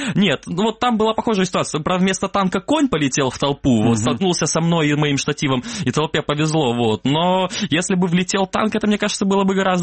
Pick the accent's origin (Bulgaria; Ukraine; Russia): Ukraine; Kerch, Crimea; Еще расскажу, что было в моем родном городе Керчи.